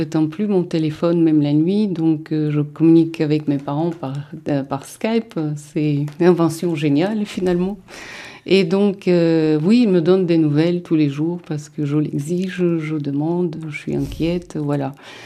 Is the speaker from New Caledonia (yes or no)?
no; Ukraine; Et donc aujourd'hui, je suis ukrainienne, de toutes les façons.